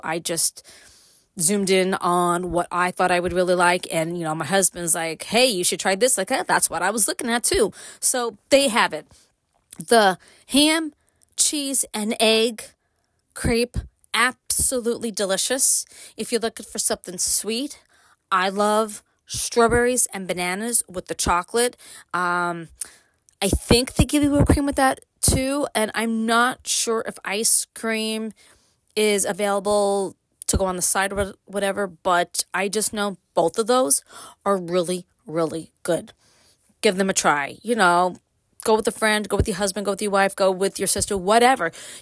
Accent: Brooklyn, New York, United States; now in Upstate New York, United States; Brooklyn raised, living upstate. Yes, I grew up in Brooklyn. Yes, I left Brooklyn and I moved to upstate.

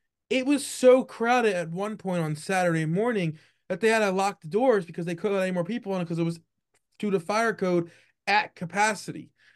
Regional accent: Philadelphia, Pennsylvania, United States; Yeah, born and raised in Philadelphia my whole life.

